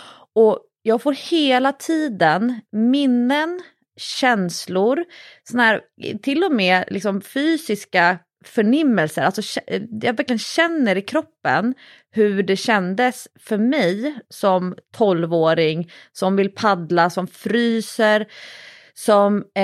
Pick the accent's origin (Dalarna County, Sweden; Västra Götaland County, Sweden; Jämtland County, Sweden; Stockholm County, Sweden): Stockholm County, Sweden; Fisksätra; Jag är ju uppvuxen på Solsidan, men jag är också uppvuxen i Fisksätra